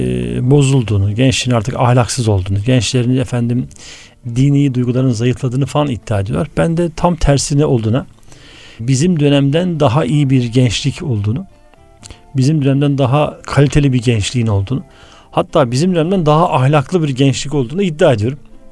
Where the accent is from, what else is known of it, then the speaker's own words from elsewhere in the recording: Istanbul, Turkey; Ben İstanbulluyum, İstanbul doğumluyum. 1970 Yedikule. Yedikule İlkokulu, Zeytinburnu İmam Hatip. Sonrasında Bursa İmam Hatip'i bitirdim. Bursa İlahiyat.